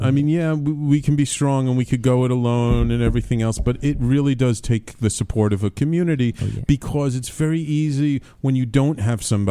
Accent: New Orleans, Louisiana, United States; I mean, and growing up in New Orleans

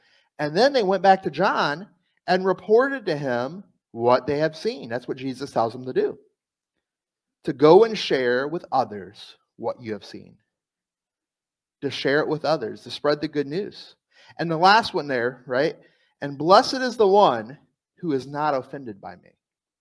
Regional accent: United States; Now, I'm an American. I'm proud to be one, right?

